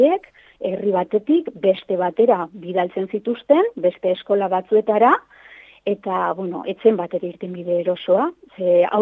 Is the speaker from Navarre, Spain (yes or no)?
yes; Estella, Navarre, Spain; Bueno, ni Lizarrakoa naiz, da orain dela bost urte, Nafarroa mailan